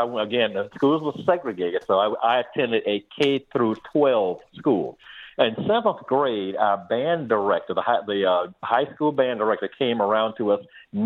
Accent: Miami, Florida, United States; I actually grew born and raised in Miami, Florida. Grew up in that area, that section of Miami called Coconut Grove.

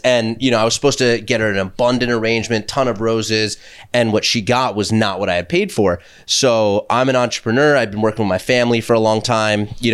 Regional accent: Vancouver, British Columbia, Canada; I'm from Vancouver, so what's the best bagel in Manhattan?

